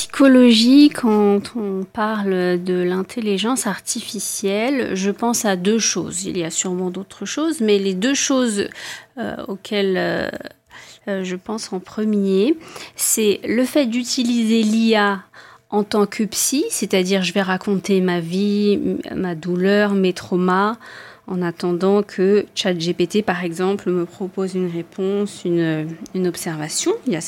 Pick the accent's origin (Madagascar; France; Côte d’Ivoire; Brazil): Madagascar; Je suis de Madagascar, alors j'aime bien la chaleur.